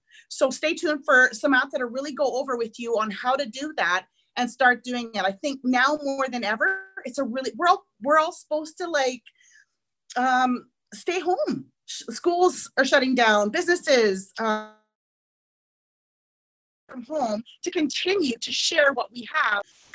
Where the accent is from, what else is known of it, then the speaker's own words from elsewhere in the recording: Canada; being a Canadian